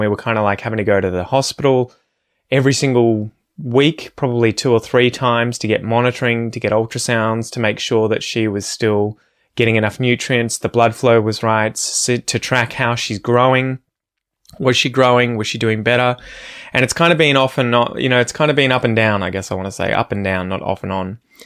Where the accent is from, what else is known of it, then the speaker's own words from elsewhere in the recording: Ocean Grove, Victoria, Australia; somewhere like where I grew up in Ocean Grove or like Geelong or Melbourne.